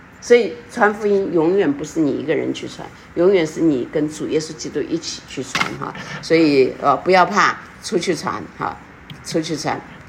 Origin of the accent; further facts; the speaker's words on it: China; 就像那个我们知道我们中国人嘛哈